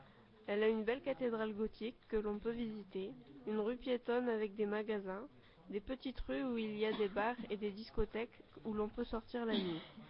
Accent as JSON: {"language": "French", "country": "France", "lives_now": "León, Spain", "said": "je suis française et je suis étudiante à l'université de Léon."}